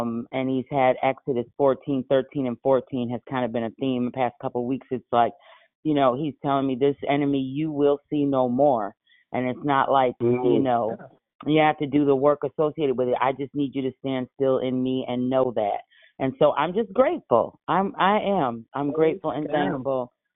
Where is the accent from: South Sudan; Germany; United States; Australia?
United States; Madison; I have a Philadelphia number, but I'm located in Madison, Wisconsin. I'm originally from Madison, so I just returned.